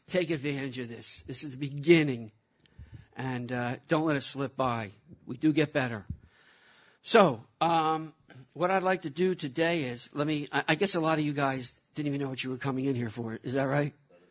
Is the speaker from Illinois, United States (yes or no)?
no; Philadelphia, Pennsylvania, United States; I grew up in Philadelphia area, in a fairly normal family. I grew up in the music business in Philadelphia, where I made records, hit records.